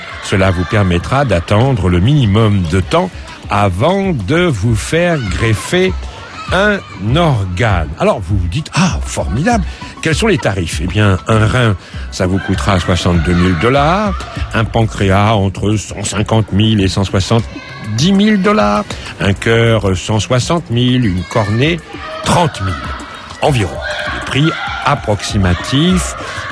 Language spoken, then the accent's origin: French; France; Nous, on est français.